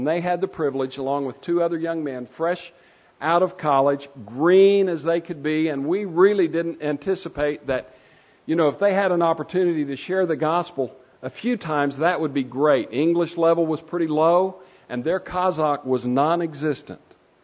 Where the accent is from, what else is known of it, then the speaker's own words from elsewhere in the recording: Lawton, Oklahoma, United States; now in Kansas, United States; Now, I'm an Okie. I live in Kansas, but I grew up in Lawton.